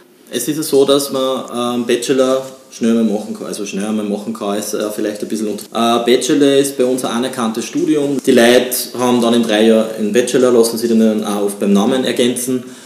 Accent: Austria; dass das Bildungssystem zwar nicht schlecht ist bei uns in Österreich

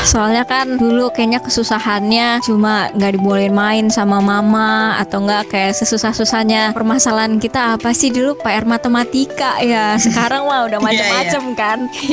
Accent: East Jakarta, Jakarta, Indonesia; Jadi karena aku anak Jakarta Timur dibanding sama teman-teman aku yang tinggalnya Jakarta Barat, Jakarta Utara

